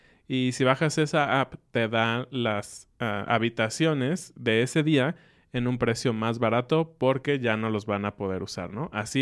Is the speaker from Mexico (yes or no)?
yes; Mexico; Y como buenos mexicanos, cenamos un poco más tarde.